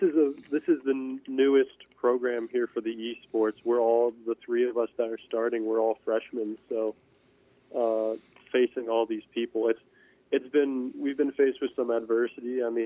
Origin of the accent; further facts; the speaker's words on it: Columbus, Ohio, United States; I'm from Columbus, Ohio, so it's a little bit of a drive from there to here at Siena.